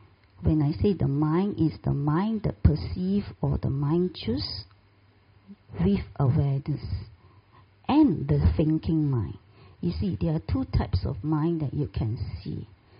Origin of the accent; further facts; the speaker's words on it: Malaysia; English is a second language; Being a Malaysian, I don't understand the Thai.